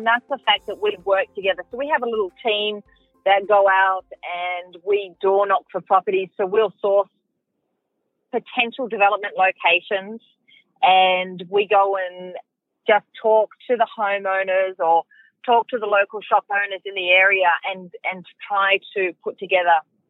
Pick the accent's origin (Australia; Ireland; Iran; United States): Australia; Sydney, New South Wales; So I grew up out in Western Sydney